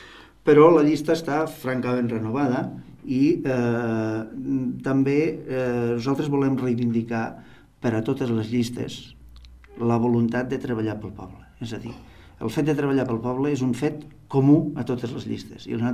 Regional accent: Falset, Catalonia, Spain; no hem de tindre vergonya de dir que som de Falset. No hem d'anar dient que som del Priorat, som de Falset i per tant som del Priorat.

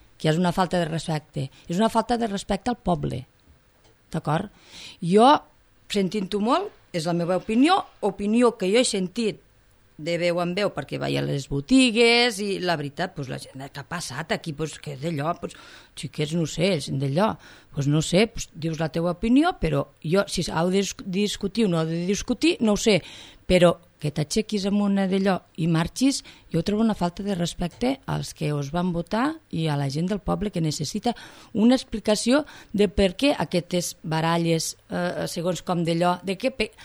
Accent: Falset, Catalonia, Spain; Ara resulta que és una cosa del meu poble. Jo Falset lo sento molt al cor. Vale? Soc falsetenca, falsetana

